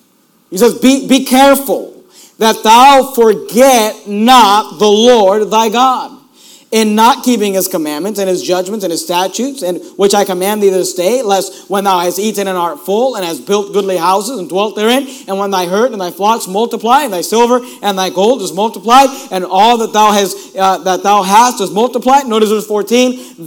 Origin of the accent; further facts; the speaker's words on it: Hayward, California, United States; also born or lived in Oakland / Sacramento; I grew up in Hayward and Oakland area, I guess, and we went to a Spanish church.